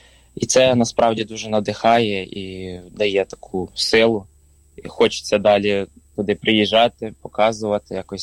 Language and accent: Ukrainian; Kharkiv, Kharkiv Oblast, Ukraine; в мене все одно є такий, не знаю, місцевий патріотизм, що я з Харкова.